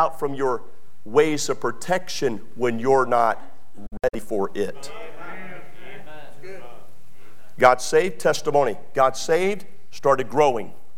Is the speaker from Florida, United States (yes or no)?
no; Maryland, United States; moved away; also born or lived in Texas; I'm not a Texan by birth. I'm a Marylandite. I'm from Maryland.